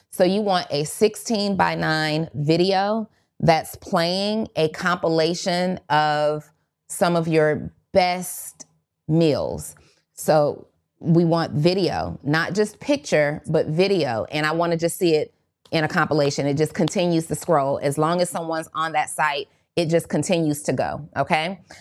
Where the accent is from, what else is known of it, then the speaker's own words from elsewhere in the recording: New Orleans, Louisiana, United States; I'm originally from New Orleans, Brittany.